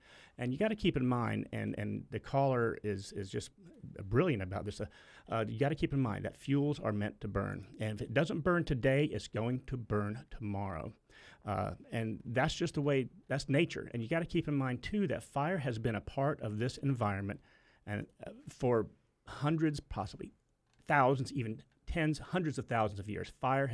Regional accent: the South, United States; we here in the South, I'm a Southerner.

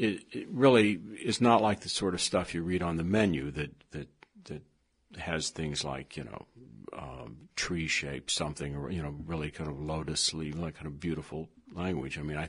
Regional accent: Kansas City, Missouri, United States; And, of course, people where I grew up in Kansas City

